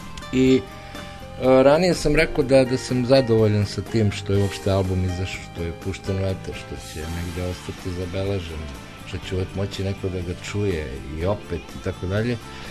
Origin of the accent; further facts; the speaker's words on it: Zemun, Belgrade, Serbia; sad ja sam iz Zemuna